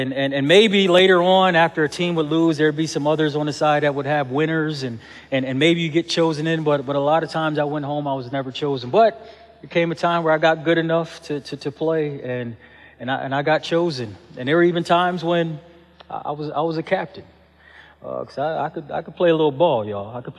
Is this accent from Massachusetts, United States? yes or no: no; Buffalo, New York, United States; about three blocks away from where I grew up on the east side of Buffalo. I grew up on Herman Street, three blocks to the west, Johnson Street.